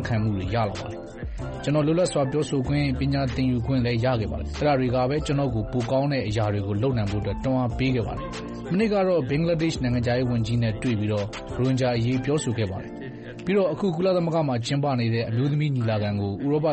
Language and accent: Burmese; Maungdaw, Rakhine State, Myanmar; born there; ကျွန်တော်ကမောင်နှောင်းမှာမွေးရပါကျွန်တော်မွေးခဲ့တဲ့လူမှုပတ်ဝန်းကျင်ကအိုးမဲ့အိမ်မဲ့နဲ့နေရွှန့်ဆွန့်ကထွက်ပြေးရတဲ့အခြေအနေတွေလူမျိုးတုံးတပ်ဖြတ်မှုကိုကျင်းပများစွာခံခဲ့ရတဲ့ပတ်ဝန်းကျင်ပေါ့